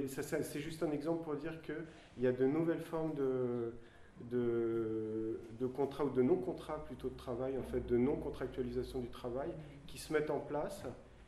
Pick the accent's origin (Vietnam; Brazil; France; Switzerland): France; Paris, Île-de-France; born there; first language French; je suis né à Paris, ma langue maternelle c'est le français, je me sens absolument français et grec en même temps.